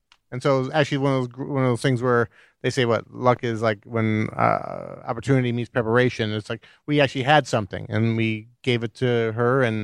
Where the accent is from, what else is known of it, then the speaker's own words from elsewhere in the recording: Indiana, United States; And I'm from Indiana and I didn't know about these things.